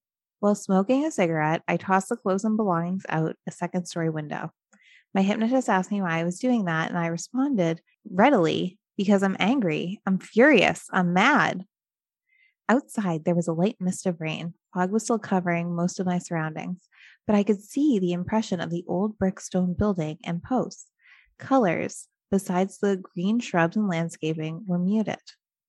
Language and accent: English; Netherlands; I am from the Netherlands.